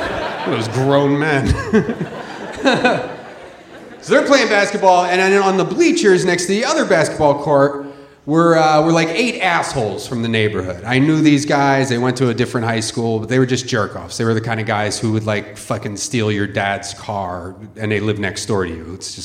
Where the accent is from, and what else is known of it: Philadelphia, Pennsylvania, United States; born or raised there